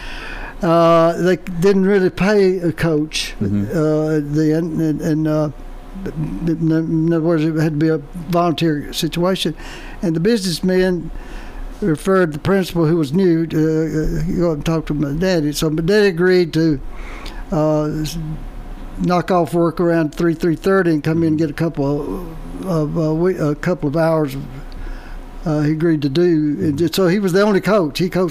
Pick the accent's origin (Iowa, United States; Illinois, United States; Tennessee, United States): Tennessee, United States; Murfreesboro; a lot of other Murfreesboro, Middle Tennessee people that I know.